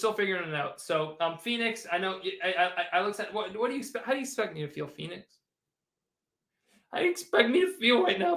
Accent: Toronto, Ontario, Canada; I'm from Toronto.

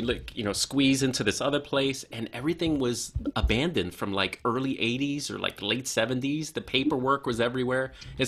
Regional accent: Hoboken, New Jersey, United States; I remember I grew up in Hoboken

